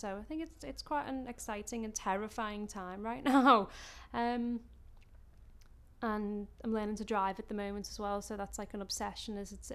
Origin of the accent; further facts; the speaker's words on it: Liverpool, North West England, United Kingdom; I'm from Liverpool, born and bred. I'm from Broad Green. Woo! Everyone knows I'm obsessed with being from Broad Green. It's just the district, but it's just a nice little area.